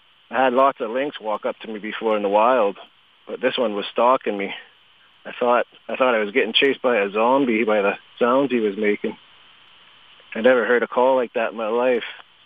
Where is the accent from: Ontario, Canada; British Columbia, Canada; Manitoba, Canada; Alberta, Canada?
British Columbia, Canada; Fort Nelson; near my hometown of Fort Nelson, B.C.